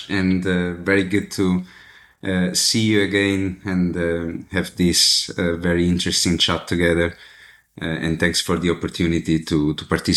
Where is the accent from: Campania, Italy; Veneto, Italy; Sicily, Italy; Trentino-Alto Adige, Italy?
Campania, Italy; Naples; English is a second language; I am from Napoli, which is a city in the south of Italy.